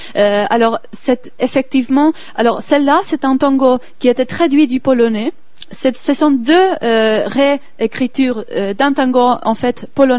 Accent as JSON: {"language": "French", "country": "Argentina", "said": "je viens de l'Argentine, ma famille était yiddishophone, pas mes parents, mais déjà dans deux générations avant."}